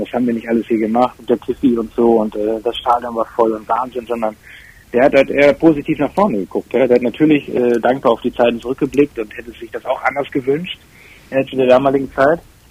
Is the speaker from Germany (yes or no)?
yes; Bad Oeynhausen, North Rhine-Westphalia, Germany; Ich komme aus Bad Oeynhausen, das ist bei Bielefeld.